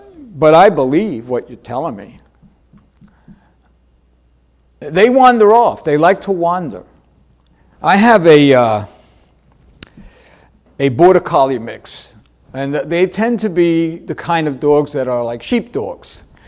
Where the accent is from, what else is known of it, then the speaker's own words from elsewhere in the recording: New York City, New York, United States; Now, I'm a New Yorker, you know that. I'm a city boy, born and raised.